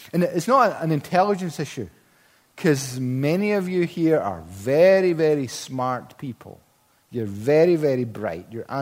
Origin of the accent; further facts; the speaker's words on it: Scotland, United Kingdom; I was brought up with it in West Central Scotland, the Protestant Catholic thing.